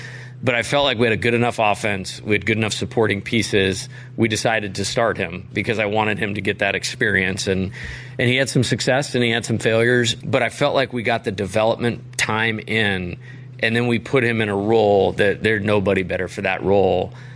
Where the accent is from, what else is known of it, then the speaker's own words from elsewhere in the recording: California, United States; hey, man, I'm some dude from California. And that probably wasn't going to work in Louisiana unless the players trusted what we were going to do.